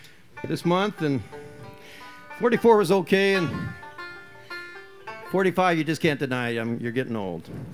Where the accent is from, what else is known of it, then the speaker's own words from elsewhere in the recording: Montana, United States; I was in Missoula from Montana.